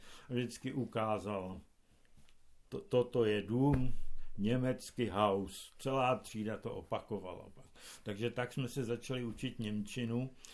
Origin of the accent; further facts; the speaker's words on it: Říčany, Central Bohemian Region, Czechia; Tak já celý život žiju v Říčanech. Moje rodiče měli vilku v Nerudově ulici a tam jsem v podstatě až do takových svých 24 let vlastně bydlel.